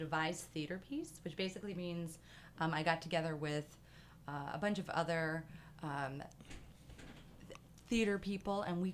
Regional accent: Champaign-Urbana, Illinois, United States; so I'm from Champaign-Urbana. I actually went to Centennial.

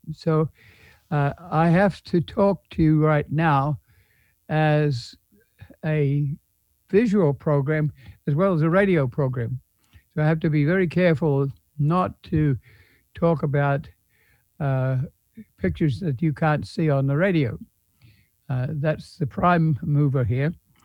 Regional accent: Australia; We started out, I came from Australia.

